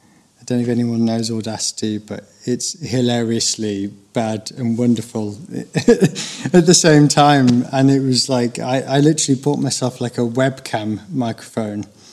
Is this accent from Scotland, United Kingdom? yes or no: no; Lincoln, East Midlands, United Kingdom; I am from a town called Lincoln in the East Midlands of England. It's a lovely town